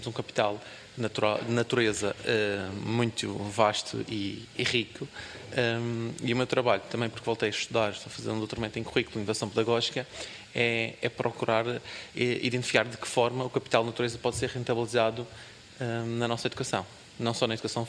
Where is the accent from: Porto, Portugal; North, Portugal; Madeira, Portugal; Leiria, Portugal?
Madeira, Portugal; Funchal; sou da Ilha da Madeira, do Funchal.